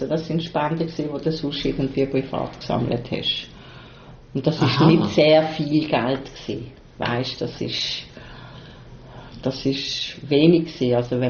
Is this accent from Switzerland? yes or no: yes; Switzerland; Das heißt, wir brauchen ja kein Visum als Schweizer.